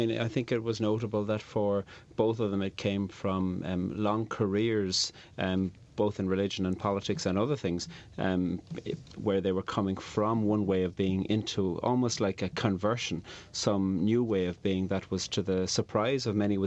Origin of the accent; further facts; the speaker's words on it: Cork, Munster, Ireland; moved away as an adult; now in Belfast, United Kingdom; I'm from Cork on the very south coast, and so where I'm from, just about 99.9% Catholic. So I moved to Belfast about 15 years ago.